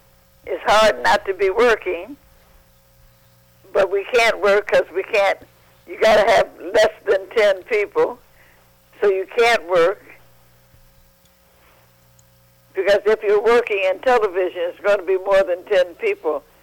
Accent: Chicago, Illinois, United States; also born or lived in Detroit; I've had high blood pressure practically all my life from the stresses when I was growing up in Chicago and the stresses in Detroit.

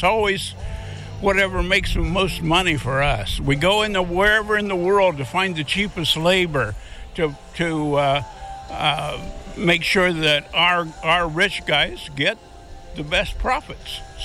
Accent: United States; I grew up in Morrow County. And if you grew up in Morrow County and you're on a farm, you're more than likely a Republican.

